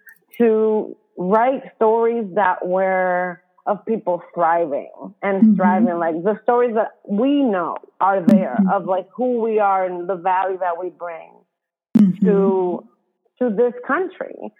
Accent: Dominican Republic; moved away as an adult; now in United States; I'm Dominican. I came from the Dominican Republic when I was in my early 20s.

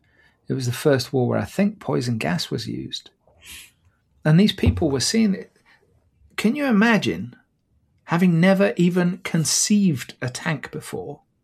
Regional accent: Ludlow, West Midlands, United Kingdom; Interestingly, he goes through my hometown. He goes through Ludlow.

